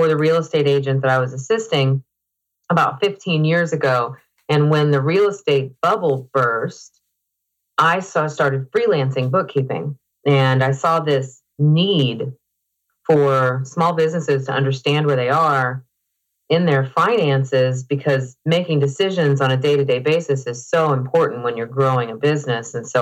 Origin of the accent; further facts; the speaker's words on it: Oklahoma, United States; Well, I grew up in Oklahoma.